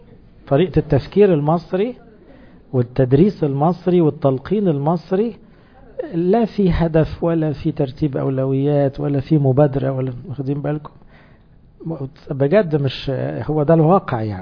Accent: Upper Egypt, Egypt; انا صعيدي على فكرة

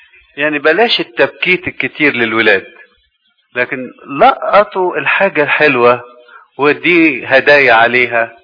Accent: Egypt; كمصريين او كشرقيين بالذات الميدل ايست

